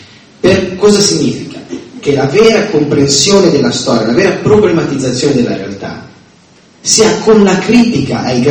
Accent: Milan, Lombardy, Italy; non perché io sono milanese

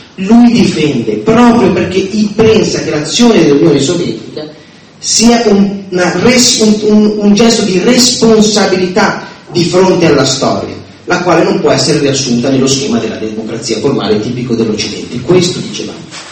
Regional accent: Milan, Lombardy, Italy; non perché io sono milanese

